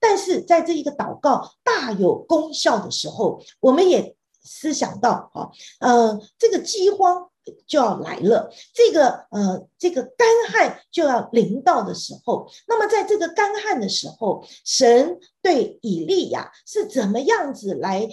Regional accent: China; 乌鸦啊，对我们中国人来讲，我们都觉得乌鸦是什么？是相当不吉利的哈

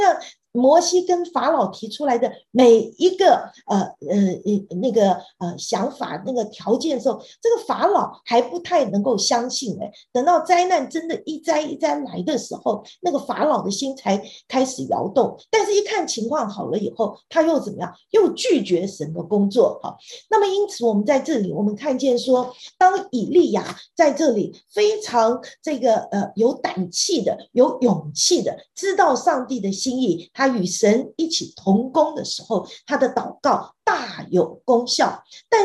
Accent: China; 乌鸦啊，对我们中国人来讲，我们都觉得乌鸦是什么？是相当不吉利的哈

